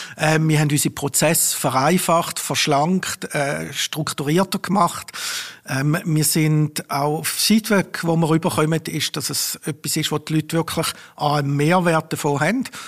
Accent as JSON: {"language": "German", "region": "Eastern Switzerland", "country": "Switzerland", "lives_now": "Münchenstein, Switzerland", "said": "Daneben wohne ich seit 30 Jahren in Basel-Land, mir gehört es nicht. Ich komme ursprünglich aus der Ostschweiz, wohne in Münchenstein"}